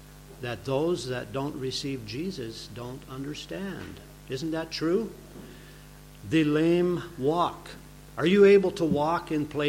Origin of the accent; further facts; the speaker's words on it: North Dakota, United States; I am from North Dakota, if you don't know that, and only about 25 miles from Canada